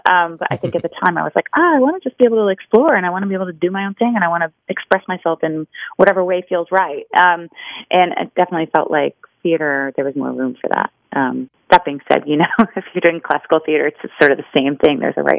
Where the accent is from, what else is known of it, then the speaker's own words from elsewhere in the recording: Iowa, United States; born there; I was actually born in Iowa, so this story was really kind of fun for me.